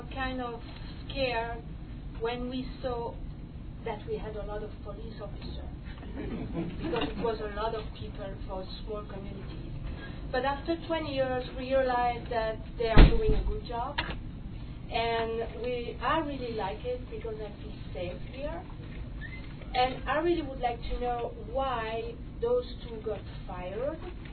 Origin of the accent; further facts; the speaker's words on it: Belgium; English is a second language; I live on 204 on Bayward. I have a strange accent. I come from Belgium, and I hope everybody will understand me. When we arrived here more than 20 years ago